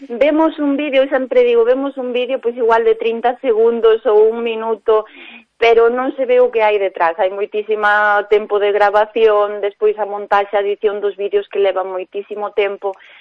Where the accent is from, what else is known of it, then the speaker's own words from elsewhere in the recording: Galicia, Spain; Eu son daqui da Costa da Morte toda a vida.